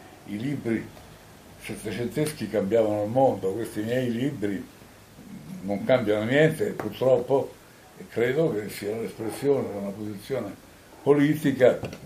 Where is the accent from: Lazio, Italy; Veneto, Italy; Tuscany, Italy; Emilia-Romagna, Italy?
Lazio, Italy; Tolfa; nelle lingue in particolare conosco l'italiano, il romanesco, il dialetto di Tolfa che è il mio paese d'origine, un po' lo spagnolo, francese